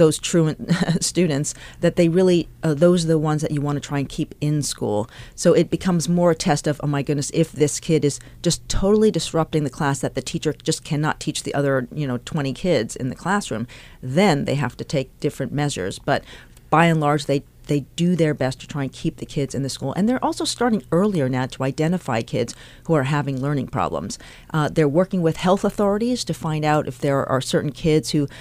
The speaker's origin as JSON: {"language": "English", "town": "Manhattan", "region": "New York", "country": "United States", "tie": "born or raised there", "said": "Oh, I grew up in Manhattan, so the farthest from Yamhill."}